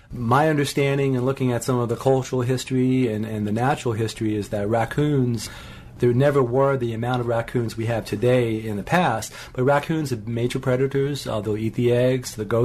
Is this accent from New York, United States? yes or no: yes; Brooklyn, New York, United States; I remember where I grew up in Brooklyn. I was born in public housing in Brooklyn, and you know, we had a very tight community.